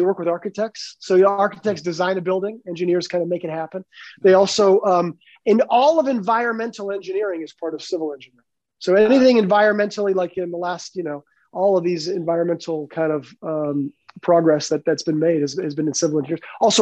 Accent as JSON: {"language": "English", "town": "Toronto", "region": "Ontario", "country": "Canada", "tie": "born or raised there", "also_born_or_lived": "Montreal", "lives_now": "New York, United States", "said": "I'm from Toronto, Montreal, in Canada here, back and forth as a kid. I went to like high school and elementary school in Toronto, college in Montreal. And then I moved to New York."}